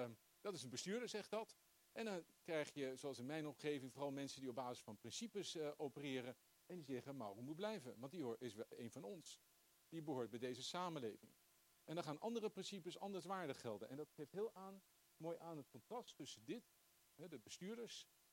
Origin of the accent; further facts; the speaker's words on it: Groningen, Netherlands; Ik ben altijd wel als Groninger denk ik van, nou, Groningen moet zich eigenlijk afscheiden.